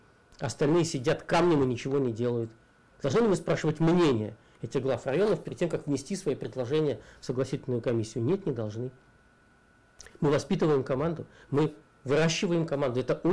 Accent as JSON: {"language": "Russian", "region": "Moscow", "country": "Russia", "said": "Я из Москвы, скоро поступаю на политолога"}